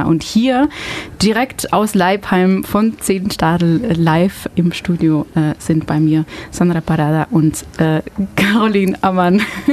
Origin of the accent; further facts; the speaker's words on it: Belgium; German is a second language; moved away as an adult; now in Ulm, Germany; ich komme nicht aus Deutschland, also ich komme aus Belgien. Ich verstehe schon. Also ich bin seit 6 Jahren in Ulm. Ich lerne seit 6 Jahren Deutsch